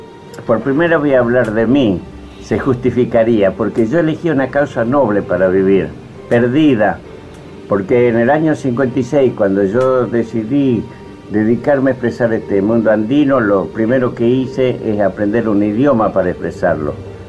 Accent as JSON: {"language": "Spanish", "town": "Tilcara", "region": "Jujuy", "country": "Argentina", "tie": "born there", "said": "Yo nací en Tilcara"}